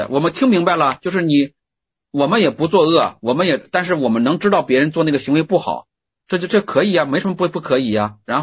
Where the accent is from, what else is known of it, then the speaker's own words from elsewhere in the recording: Tangshan, Hebei, China; 比如说我也是唐山的